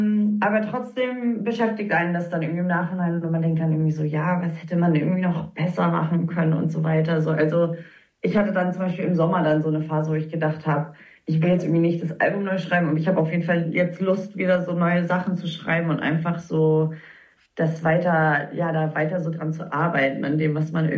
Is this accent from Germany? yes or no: no; West Coast, United States; weil ich komme aus der Westküste von den USA so und ich bin da auch so viel mit so Musik aus den 90ern aufgewachsen